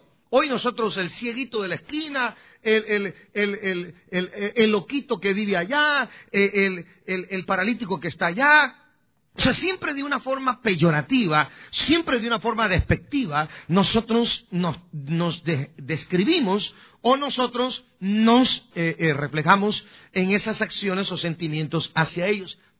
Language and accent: Spanish; Guastatoya, El Progreso, Guatemala; mi pueblo, en Guastatoya, El Progreso, en Guatemala?